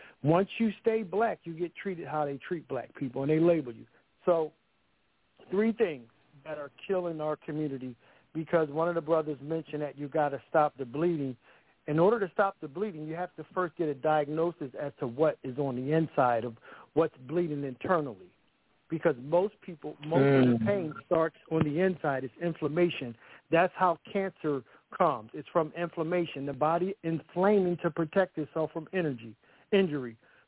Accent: Philadelphia, Pennsylvania, United States; but I grew up in East Falls Housing Projects. I'm from Philadelphia.

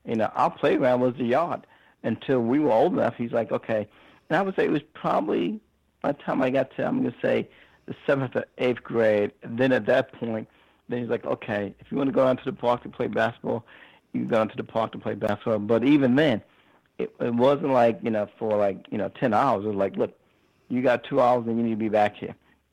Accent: New York City, New York, United States; We're from Jamaica, Queens, and it's an urban area, and certainly low income.

